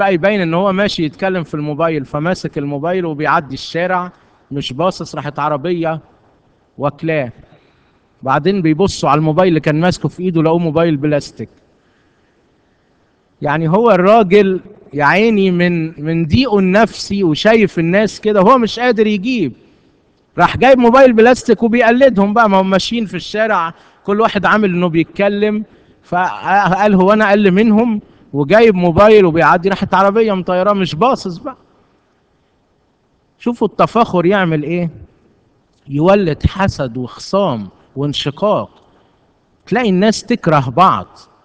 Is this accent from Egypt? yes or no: yes; Egypt; والتفاخر يمكن بتميزنا احنا كمصريين شوي